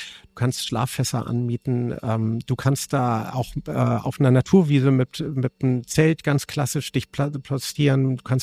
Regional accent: Bad Segeberg, Schleswig-Holstein, Germany; Also ich komme ja aus dem Norden von Hamburg, aus einer Kleinstadt Bad Segeberg

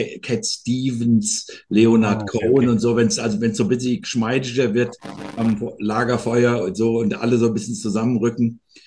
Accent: Offenbach, Hesse, Germany; Da bin ich immer in die Stadtbücherei gegangen bei uns in Offenbach

